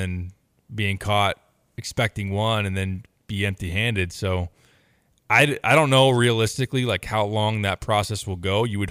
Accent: Champaign, Illinois, United States; I'm from Champaign.

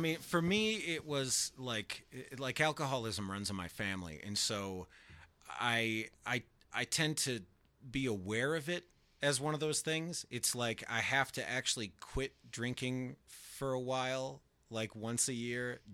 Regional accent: Michigan, United States; No, I come from Michigan, which is basically a combination of Wisconsin and Canada.

